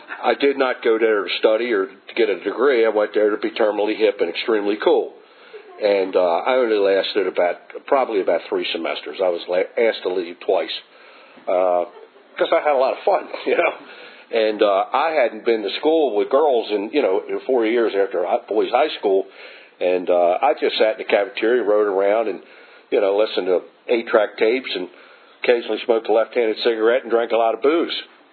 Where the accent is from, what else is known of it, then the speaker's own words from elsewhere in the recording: Baltimore, Maryland, United States; I grew up in Baltimore City, Irish Catholic family, how surprising, and was around a lot of drinking